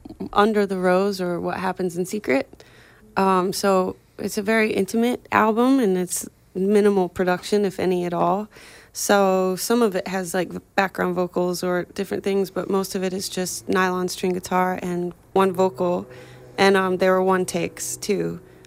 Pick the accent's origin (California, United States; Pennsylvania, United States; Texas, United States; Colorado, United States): Colorado, United States; now in New York, United States; I grew up in Colorado.